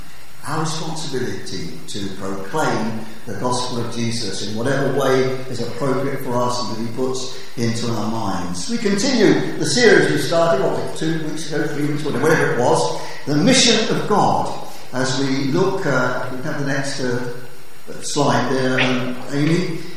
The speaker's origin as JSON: {"language": "English", "region": "London", "country": "United Kingdom", "tie": "born or raised there", "said": "We grew up in London"}